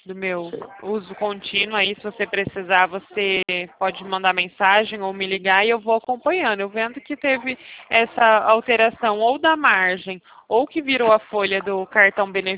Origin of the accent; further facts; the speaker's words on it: São Paulo, Brazil; Eu sou de São Paulo